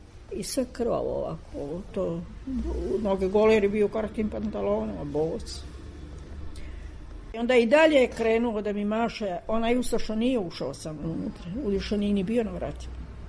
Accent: Sisak, Sisak-Moslavina County, Croatia; Mi smo iz Siska došli u Zagreb.

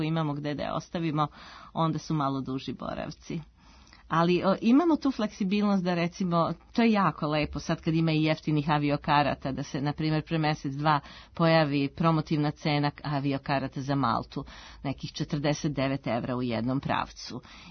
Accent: Loznica, Šumadija and Western Serbia, Serbia; Ja sam rodom iz Loznice.

